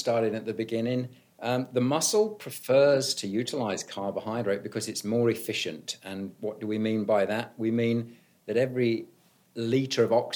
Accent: United Kingdom; also born or lived in New Zealand / United States; I grew up in the United Kingdom. Parents emigrated to New Zealand. Went back to the United Kingdom for my first degree in biology and sports science at Loughborough University.

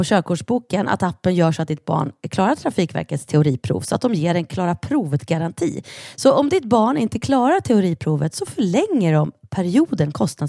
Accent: Bollnäs, Gävleborg County, Sweden; Och sen åkte vi till min hemstad Bollnäs.

